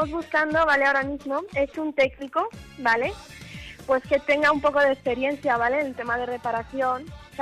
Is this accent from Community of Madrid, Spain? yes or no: yes; Arganda del Rey, Community of Madrid, Spain; Pues de Arganda, aquí de Arganda. En Madrid.